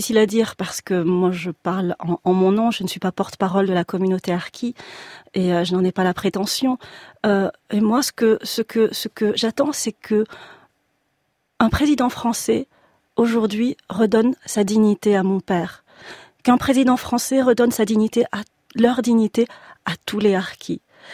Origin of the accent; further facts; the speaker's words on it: France; je suis née, j'ai 45 ans, je suis française, je suis née derrière des barbelés.